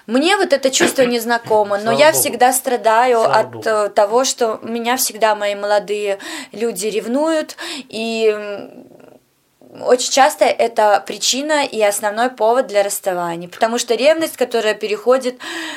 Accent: Vitebsk, Vitebsk Region, Belarus; now in Minsk, Belarus; Нет, я из города Витебска

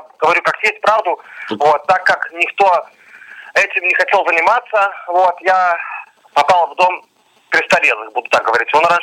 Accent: Minsk, Belarus; born there; now in Novogrudok, Belarus; Да, я родился в городе Минске, учился в Гродненской школе-интернат, как вы сказали, а теперь проживаю в городе Новогрудке.

